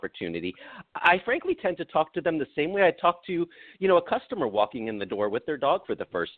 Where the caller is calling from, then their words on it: California, United States; I am here at our headquarters in sunny Southern California